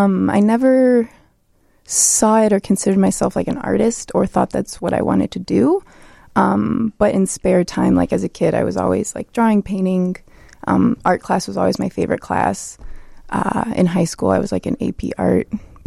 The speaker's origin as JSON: {"language": "English", "town": "Chicago", "region": "Illinois", "country": "United States", "tie": "born or raised there", "said": "I am from Chicago. I grew up in Chicago, but my parents are from Poland, and they moved here in the 70s."}